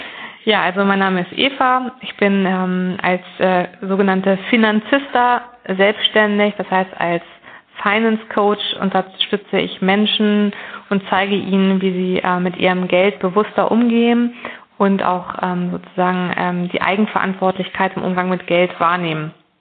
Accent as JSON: {"language": "German", "town": "Hildesheim", "region": "Lower Saxony", "country": "Germany", "tie": "born or raised there", "said": "Ich bin in Hildesheim aufgewachsen. Das ist eine mittelgroße Stadt oder kleine Großstadt in Niedersachsen. Ich bin da am Stadtrand aufgewachsen in sehr geordneten und stabilen familiären Verhältnissen und auch in sehr stabilen finanziellen Verhältnissen."}